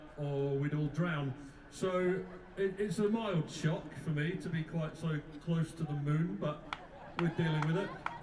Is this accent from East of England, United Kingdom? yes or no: yes; East of England, United Kingdom; I come from East Anglia, where I should imagine you visit regularly for the skiing. And it's actually where I grew up is just below sea level.